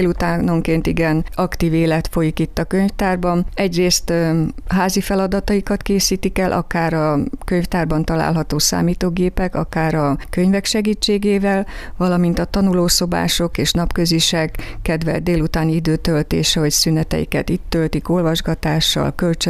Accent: Kiskunfélegyháza, Bács-Kiskun, Hungary; now in Kiskunhalas, Hungary; Kiskunfélegyházán születtem, és iskoláimat is ott végeztem, ott töltöttem gyerekkoromat.

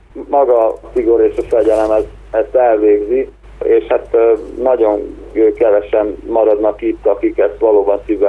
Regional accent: Hungary; born there; gyakorlatilag én mindent ide kötök be, és ennek köszönhetek, és óriási szerencsének tartom, hogy én ide születtem. Én nem gondolom azt, hogy egy franciának szívedbe kell megvilágosodnia. Én nem gondolom azt, hogy egy magyar embernek Indiába kell zarándokolni

